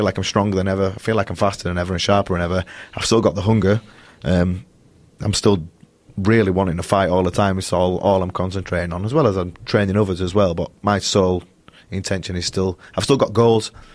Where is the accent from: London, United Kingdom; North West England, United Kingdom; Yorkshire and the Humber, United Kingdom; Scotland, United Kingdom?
Yorkshire and the Humber, United Kingdom; Leeds; I'm from Leeds, which is up north.